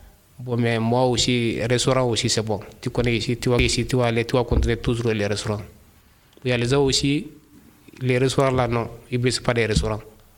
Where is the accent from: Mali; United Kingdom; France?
Mali; French is a second language; je suis malien.